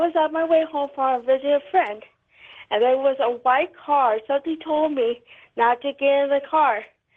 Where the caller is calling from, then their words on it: Colville, Washington, United States; Okay, I'm calling from Colville, Washington. KVCL country.